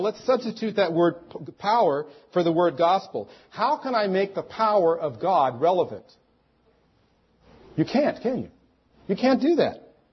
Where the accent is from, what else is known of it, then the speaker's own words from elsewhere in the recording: United States; And I don't mean to say that because I'm an American, but it's true.